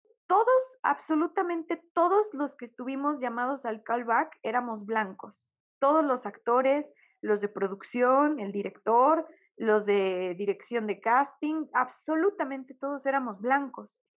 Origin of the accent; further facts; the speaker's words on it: Mexico; nosotros mismos como mexicanos, luego menospreciamos a los otros mexicanos solo por ser de provincia